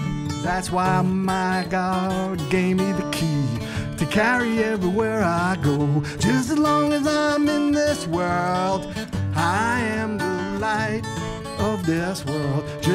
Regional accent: Brooklyn, New York, United States; I grew up in, you know, in New York City. I grew up in Brooklyn when it meant something.

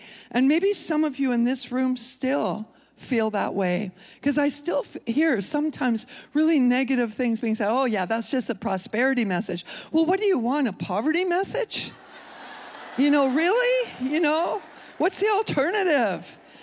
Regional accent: Canada; moved away; We were in Canada, and you know, I'm Canadian, and you know, we lived up in Canada until the last 15 years.

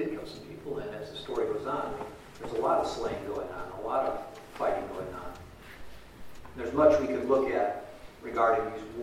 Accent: Chicago, Illinois, United States; I'm from Chicago

